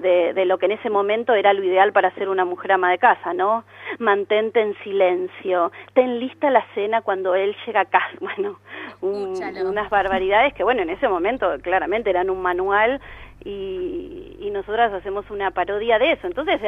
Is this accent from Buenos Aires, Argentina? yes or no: no; Córdoba, Argentina; yo soy de Córdoba, de las que estamos en Córdoba un par hacemos radio